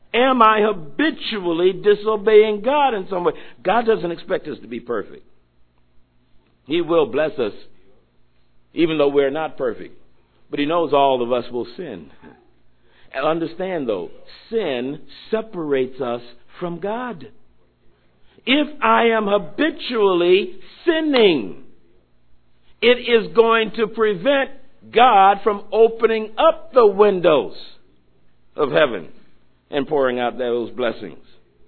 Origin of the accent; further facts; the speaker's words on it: Florida, United States; But we were talking and reminiscing about things that as we were growing up in Florida, what we went through.